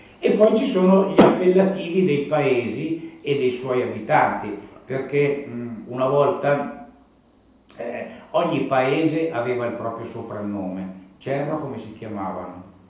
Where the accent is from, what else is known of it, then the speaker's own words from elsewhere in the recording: Carate Brianza, Lombardy, Italy; born there; Io sono nato a Carate Brianza